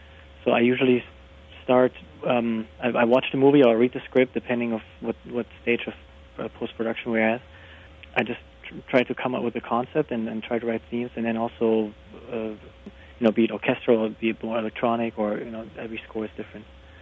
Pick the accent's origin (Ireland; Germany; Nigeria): Germany; I was born and raised in Germany, grew up with classical music, played piano at age 4, and then switched to guitar at 11